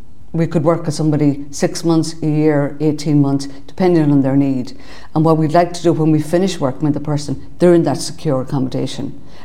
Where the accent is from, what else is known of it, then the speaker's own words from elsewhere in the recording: Sligo, Connacht, Ireland; I am the manager for Focus Ireland in the Northwest. I'm originally from Sligo. I've been working with Focus Ireland since 2003. Initially in Dublin services and then in Sligo since 2008.